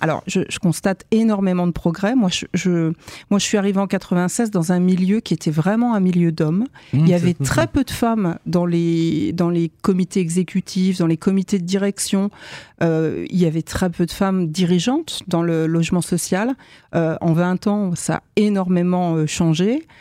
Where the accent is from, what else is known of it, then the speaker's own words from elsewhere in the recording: Nancy, Grand Est, France; j'ai grandi à Nancy, et toute petite, j'ai grandi dans le Bayonnais. Tu sais, c'est le pays des Mirabelles.